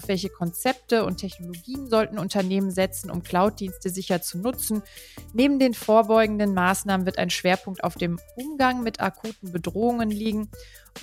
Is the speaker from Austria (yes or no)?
no; North Rhine-Westphalia, Germany; Ich persönlich komme ja aus einer Strukturwandelregion. Ich bin ja ein Kind des Ruhrgebiets